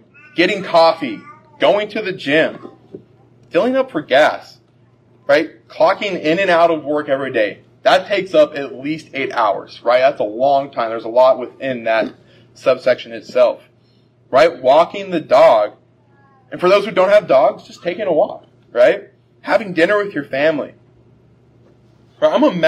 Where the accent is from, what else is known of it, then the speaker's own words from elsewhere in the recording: Colorado, United States; now in Michigan, United States; You know, now, I'm from Colorado, and we see the sun actually quite often.